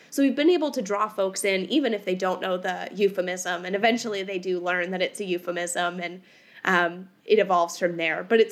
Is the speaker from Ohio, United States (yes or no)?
yes; Ohio, United States; And growing up in Ohio, I simply just wrote down all of the euphemisms that I knew for menstruation.